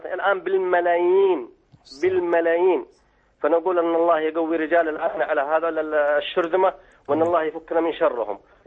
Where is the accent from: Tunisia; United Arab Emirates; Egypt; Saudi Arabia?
Saudi Arabia; عندنا في السعودية